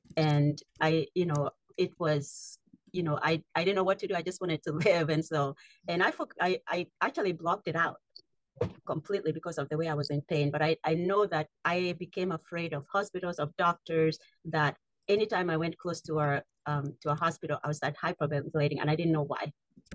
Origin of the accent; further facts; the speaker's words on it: Kenya; But I grew up in Africa, in Kenya.